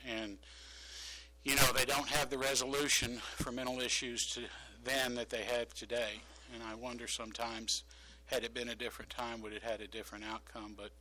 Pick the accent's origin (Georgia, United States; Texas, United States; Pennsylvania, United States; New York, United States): Texas, United States; Dallas; We grew up in the Park City's ghetto in Dallas, and it was a pretty safe place.